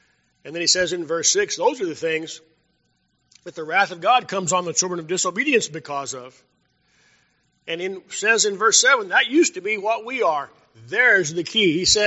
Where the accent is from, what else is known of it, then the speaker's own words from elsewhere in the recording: Carlsbad, New Mexico, United States; I grew up in Carlsbad, New Mexico in the 1960s.